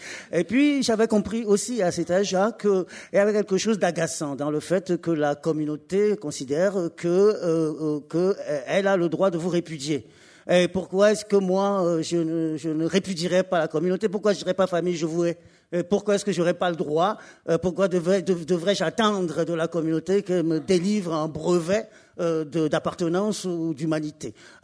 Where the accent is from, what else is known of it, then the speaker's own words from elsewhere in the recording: Togo; moved away; C'est vrai que certains événements de ma vie font que on peut imaginer que j'ai quitté le Togo parce que j'étais persécuté.